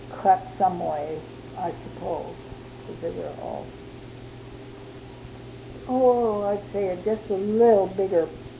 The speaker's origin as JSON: {"language": "English", "region": "Ohio", "country": "United States", "moved": "yes", "said": "And I was fresh out from Ohio, and everybody thought that sounded interesting and even asked me about the weather."}